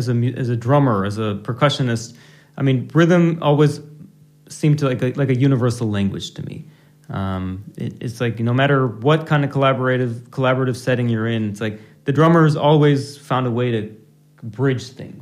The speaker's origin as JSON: {"language": "English", "town": "Kalamazoo", "region": "Michigan", "country": "United States", "tie": "born or raised there", "said": "And as a second generation Indian American growing up in Kalamazoo, Michigan, you wouldn't expect Indian classical music to be your first musical language, but those were the circumstances I grew up in."}